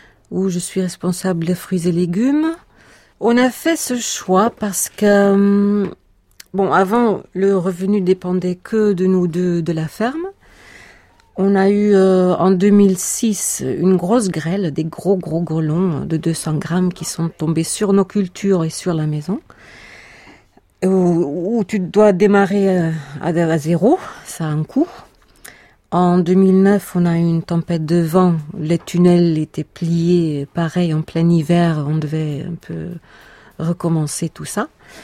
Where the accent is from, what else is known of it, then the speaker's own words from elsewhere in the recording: Belgium; moved away as an adult; now in France; je suis belge, je suis là depuis 15 ans, en Guiraudet.